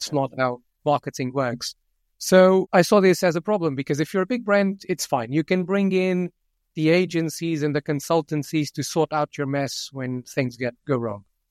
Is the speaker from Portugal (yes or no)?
yes; Lisbon, Portugal; English is a second language; moved away as an adult; now in London, United Kingdom; We grew up in Lisbon many moons ago, but I've been in London now for the past 11 years